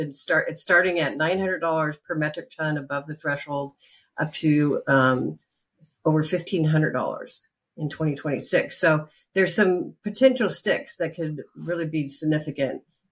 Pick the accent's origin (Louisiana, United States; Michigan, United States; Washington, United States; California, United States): Washington, United States; I grew up in the Pacific Northwest, trout fishing on rivers and camping in the evergreen forest of Washington State.